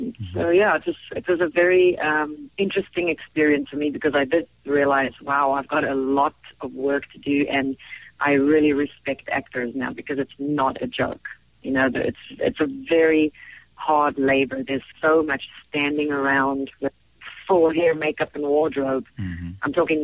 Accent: South Africa; I think growing up in South Africa really molded me into the woman I am today.

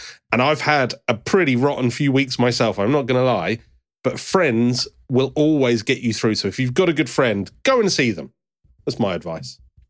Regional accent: Amersham, South East England, United Kingdom; I went to my hometown of Amersham in Buckinghamshire this weekend to visit a friend

